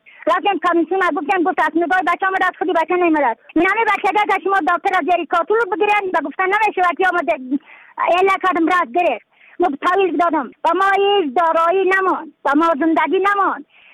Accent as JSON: {"language": "Persian", "region": "Badakhshan", "country": "Afghanistan", "said": "از بدخشان هستم، مرکز بدخشان ولسوالی اتکل پایان، قریه وینگ."}